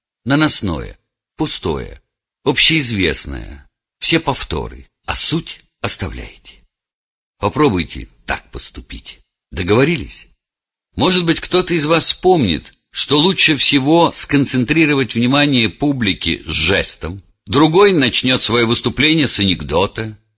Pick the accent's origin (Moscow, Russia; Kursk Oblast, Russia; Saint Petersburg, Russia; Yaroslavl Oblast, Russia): Saint Petersburg, Russia; Leningrad; Я уже говорил, что детство провел в Ленинграде. И первые 5 лет, блокадный Ленинград, мороз, холод, у меня были отмороженные руки и ноги.